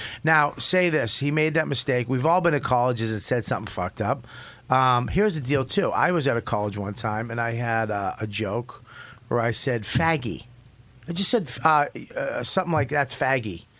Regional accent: Boston, Massachusetts, United States; You know, like, I'm from Boston.

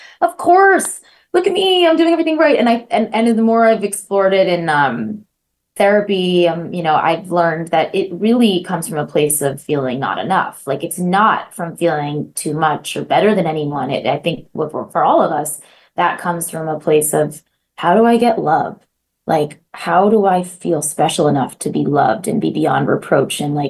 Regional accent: Boston, Massachusetts, United States; now in Los Angeles, United States; I love the grounded, you know, East Coastness. I living in LA, I sometimes miss the just directness of that.

